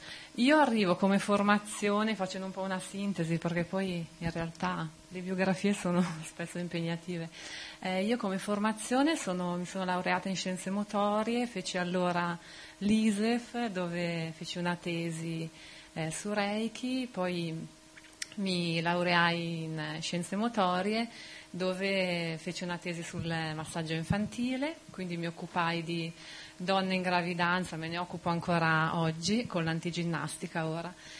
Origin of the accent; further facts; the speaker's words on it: Milan, Lombardy, Italy; io sono di Milano